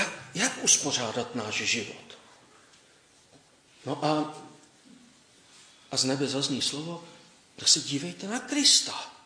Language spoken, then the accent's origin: Czech; Ostrava, Moravian-Silesian Region, Czechia; Když jsem vyrůstal v Ostravě, tak na Štítině, to bylo směrem na Opavu